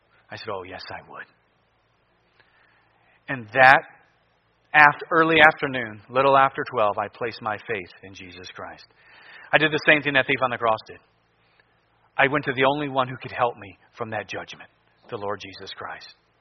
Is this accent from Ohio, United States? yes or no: yes; Ohio, United States; I grew up going to church. I grew up Catholic. I grew up outside of Cleveland. And so my parents had divorced, and we had moved just outside of Cleveland, about 20 miles